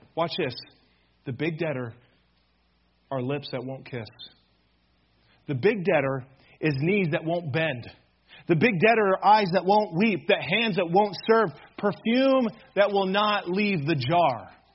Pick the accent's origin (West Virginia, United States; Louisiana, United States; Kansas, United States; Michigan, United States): Michigan, United States; I grew up in West Michigan. My parents were Christians. I went to church like every week.